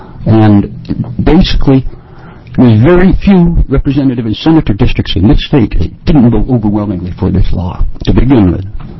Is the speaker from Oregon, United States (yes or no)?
yes; Williams, Oregon, United States; from Williams, Oregon, and I guess I'm a political activist.